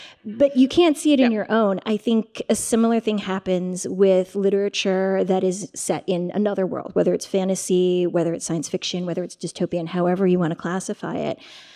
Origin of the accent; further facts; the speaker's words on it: Midwest, United States; also born or lived in Pittsburgh; I was born in Pittsburgh, grew up in the Midwest, but I think to a lot of people, when they look at me, they do not see an American